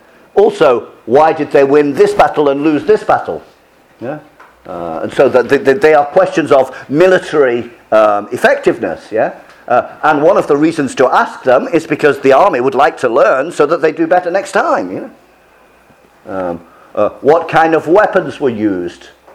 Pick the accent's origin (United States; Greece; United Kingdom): United Kingdom; I always use Oxford dictionaries, of course, because we are British, aren't we?